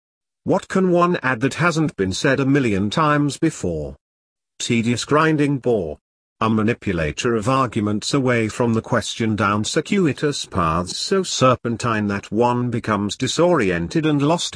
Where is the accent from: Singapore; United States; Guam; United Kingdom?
United Kingdom; England; as an Englishman, I listened to the discussion and looked at the panel and audience